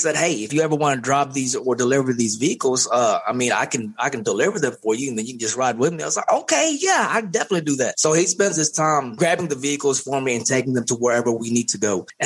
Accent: Philippines; I'm from the Philippines. Everything there is pretty much like a whole tribal thing.

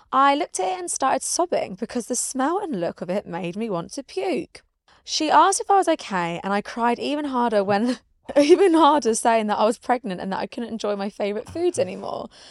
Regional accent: India; Considering I'm Indian, I didn't come out that much hair.

